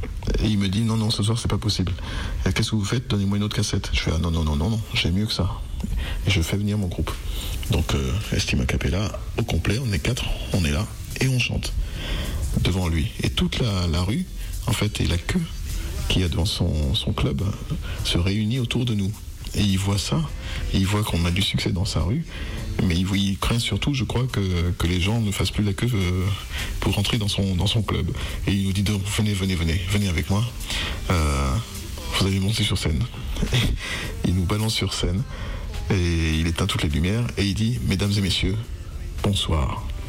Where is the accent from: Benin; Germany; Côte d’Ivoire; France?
Benin; Et on dit chez moi que chez moi au Bénin, on dit que le mouton broute là où il est attaché.